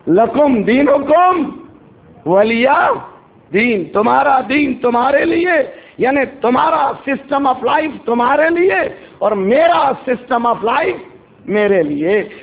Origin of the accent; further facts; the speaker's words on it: Alipur, Karnataka, India; Urdu is a second language; now in Canada; یہیں کا بچہ ہوں, یہیں سے ہندوستان میں بنگلور سے قریب ایک علی پور دیہات ہے, اس دیہات کا رہنے والا ہوں. میری زبان سے آپ سمجھ رہے ہوں گے, کوئی اردو بھی مجھے آتی جاتی نہیں ہے